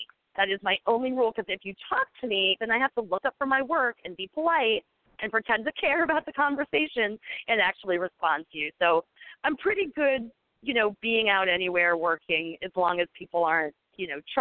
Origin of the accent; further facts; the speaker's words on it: Annapolis, Maryland, United States; now in Camden, United States; the newspaper where there was the shooting today, is my hometown newspaper. So that affected me kind of deeply. There's a lot of great stuff to write about in Annapolis